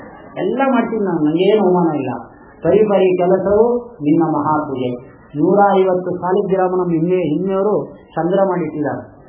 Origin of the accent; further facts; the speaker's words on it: Karnataka, India; ನಾವು ಮೈಸೂರಿನವರೇ ಅಲ್ಲಪ್ಪ, native place Kaveri ತೀರ.